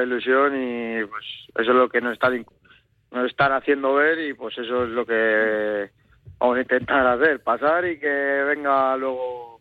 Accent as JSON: {"language": "Spanish", "town": "Cayón", "region": "Cantabria", "country": "Spain", "said": "Sí. Lo de mi pueblo."}